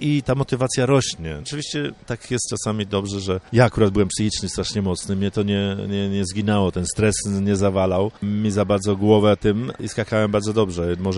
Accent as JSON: {"language": "Polish", "region": "Vilnius County", "country": "Lithuania", "accent": "Vilnius", "lives_now": "Poland", "said": "Ja pochodzę spod Wilna, także te problemy moje w kraju, bo jak jeszcze raz powiedziałem, jak przyjechałem spod Wilna Polak, bo moja rodzina była z Polski cała, a na mnie mówiono Rusek, no to wiadomo, bo ten akcent, nie wiadomo, wileński na początku."}